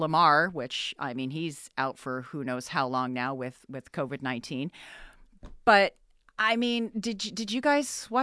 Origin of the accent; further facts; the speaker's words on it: Canada; I mean, I'm Canadian, but I didn't grow up with fries and gravy.